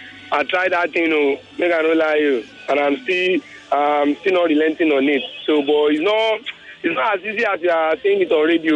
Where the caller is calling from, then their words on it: Lagos, Nigeria; Right now in the heart of Obalende.